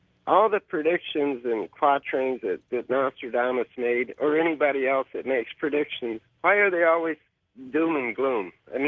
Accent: Dearborn, Michigan, United States; I'm calling from Michigan. I also grew up in Dearborn and lived in Garden City.

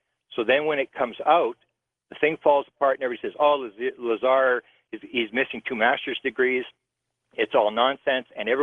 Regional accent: Canada; I'm a Canadian

